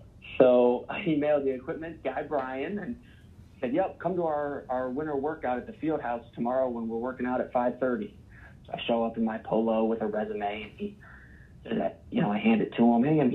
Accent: Ohio, United States; So really, the football journey started for me as a young kid growing up in Ohio

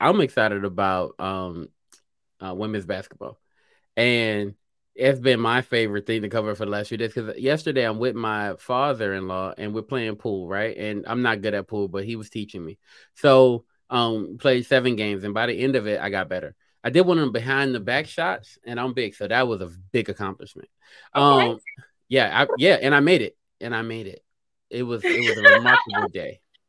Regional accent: Louisiana, United States; And maybe it matters a little bit more because I'm from Louisiana.

